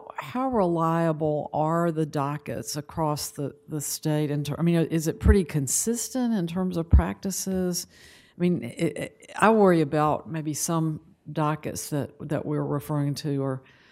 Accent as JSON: {"language": "English", "region": "Georgia", "country": "United States", "said": "I'm from Georgia, where we have 159 counties with their separate systems."}